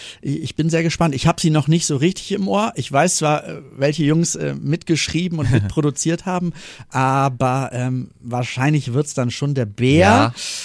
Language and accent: German; North Rhine-Westphalia, Germany; man kann ja in Köln oder bei uns im Rheinland ob Kölsch nicht sagen, ich liebe dich